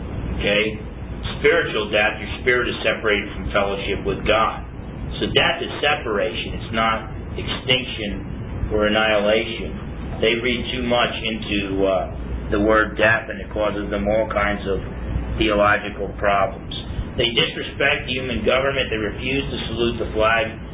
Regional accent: Newark, New Jersey, United States; I'm from New Jersey. I'm from Newark, not far from Brooklyn

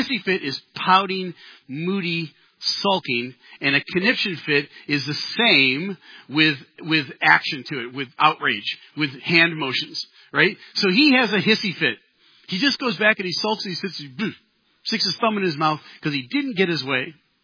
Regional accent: Midwest, United States; Now, I don't know if this is a Midwest term or not. I grew up in the Midwest.

